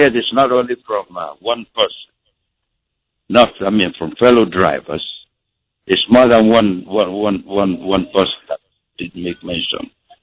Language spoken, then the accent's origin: English; Nigeria; now in United States; I was born and raised in Nigeria.